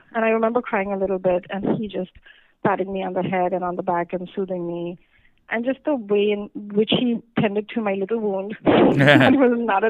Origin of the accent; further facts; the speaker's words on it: Mumbai, Maharashtra, India; So I was born and raised in Mumbai, India. And we lived with my grandparents